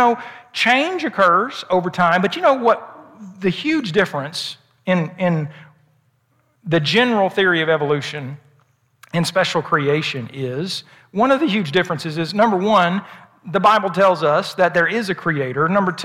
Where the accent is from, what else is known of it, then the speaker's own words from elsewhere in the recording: Oklahoma, United States; moved away; And by the way, I grew up in Oklahoma. I thought when I left Oklahoma, I wouldn't have as many tornado scares, but I think maybe there's been more since I've lived in Alabama the last 22 and a half years.